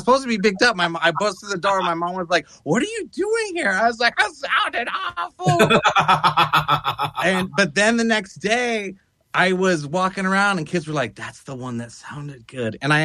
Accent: California, United States; also born or lived in Amarillo, United States; I grew up out here in California, but I was born in Texas. And so, and I lived there I only lived there till I was five.

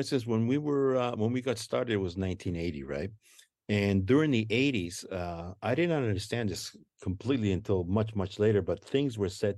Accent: Guatemala; now in United States; I grew up in Guatemala, being of mixed cultural identities in Guatemala. I never felt like I belonged there

